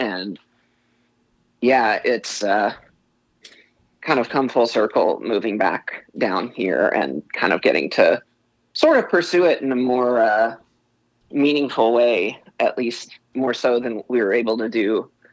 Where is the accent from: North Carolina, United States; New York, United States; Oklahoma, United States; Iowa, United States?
North Carolina, United States; So we're from North Carolina.